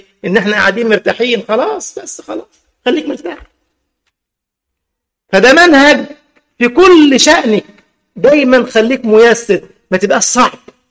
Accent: Egypt; ما شفتوش الزنقه عندنا في مصر في المترو دلوقتي يعني

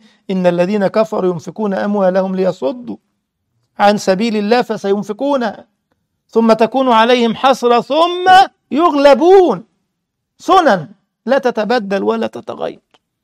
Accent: Egypt; ده كان الناس البسطاء يا واد يا أيمن عندنا في مصر كبار السن

